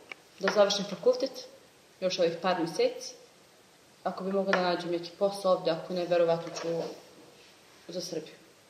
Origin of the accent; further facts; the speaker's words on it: Gjilan, Gjilan District, Kosovo; Evo, ja sam iz Gnjilana.